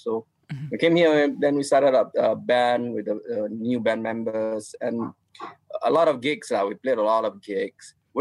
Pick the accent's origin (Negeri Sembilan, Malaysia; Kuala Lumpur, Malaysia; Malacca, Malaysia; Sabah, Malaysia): Sabah, Malaysia; now in Shah Alam, Malaysia; So I'm actually from Sabah, but I'm here based in Shah Alam.